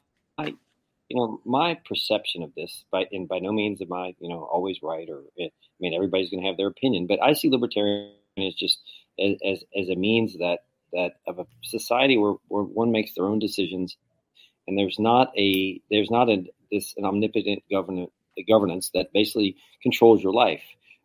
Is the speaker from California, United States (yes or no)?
no; New Orleans, Louisiana, United States; I mean, I grew up in New Orleans.